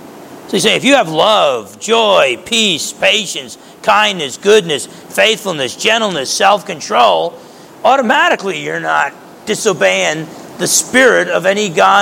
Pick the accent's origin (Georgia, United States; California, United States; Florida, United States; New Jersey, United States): New Jersey, United States; I grew up in New Jersey. Essex County, New Jersey.